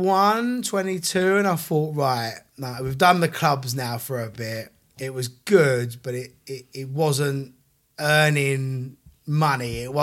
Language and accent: English; London, United Kingdom; So, I grew up North London, and in my very, very early days was when I was about 11, 12 years old.